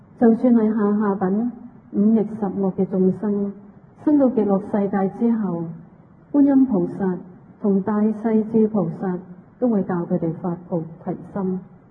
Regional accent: Hong Kong; 我们香港人印象最深刻的应该是几个月前的 SARS 疫症

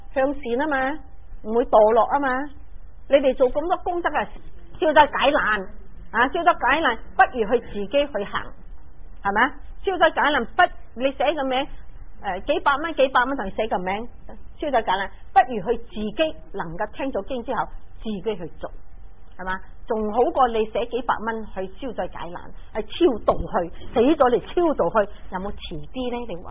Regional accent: China; 我哋中国人唔兴出嚟讲经

